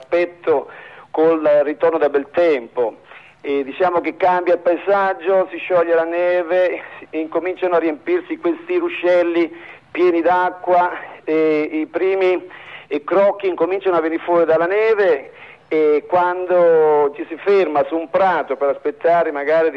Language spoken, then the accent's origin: Italian; Campania, Italy; Sono campano.